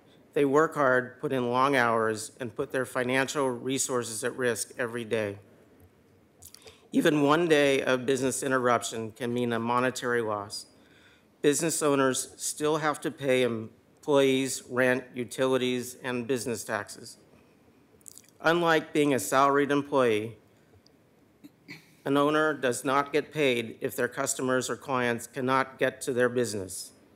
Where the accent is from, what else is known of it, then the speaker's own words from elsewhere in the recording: Portland, Oregon, United States; I was born in Portland and have lived here most of my life.